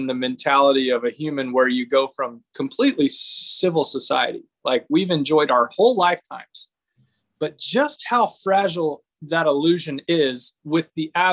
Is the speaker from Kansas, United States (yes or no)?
yes; Fredonia, Kansas, United States; I'm from Fredonia, Kansas.